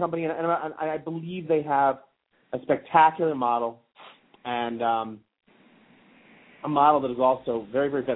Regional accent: New York, United States; the manager of the hotel knew I was in Thailand and knew I was from New York and wanted to watch the game

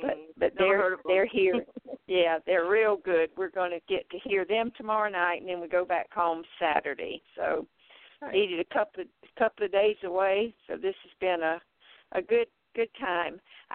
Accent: South Carolina, United States; I'm in Myrtle Beach, South Carolina, and South Carolina is my home state, so it's good to be around, quote-unquote, my people again

